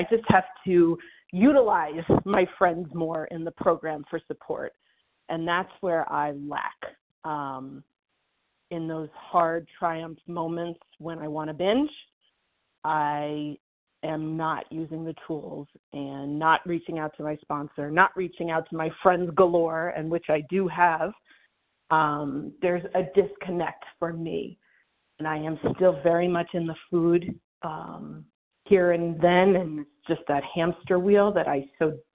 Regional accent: New Mexico, United States; from New Mexico, and I am still a newcomer on this meeting here

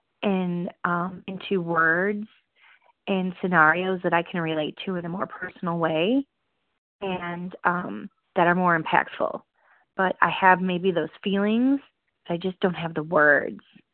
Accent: Wisconsin, United States; Oh, and I'm from Wisconsin.

